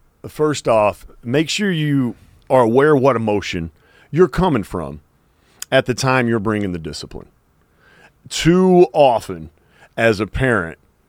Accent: Woodward, Oklahoma, United States; No, you say water fountain. Growing up in Woodward

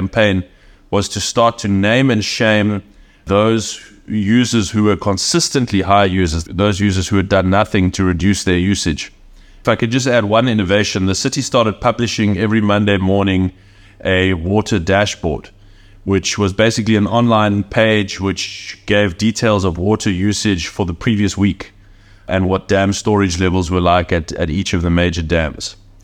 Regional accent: Cape Town, Western Cape, South Africa; growing up in Cape Town

